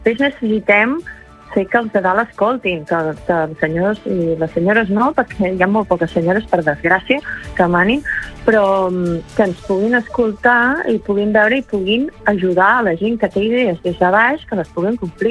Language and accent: Catalan; Girona, Catalonia, Spain; Bueno, és que a casa meu tots són de l'Empordà, jo soc de Girona